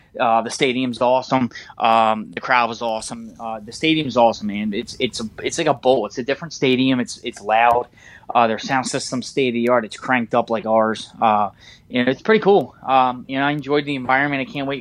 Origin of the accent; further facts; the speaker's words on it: Maryland, United States; I said, I'm from Maryland.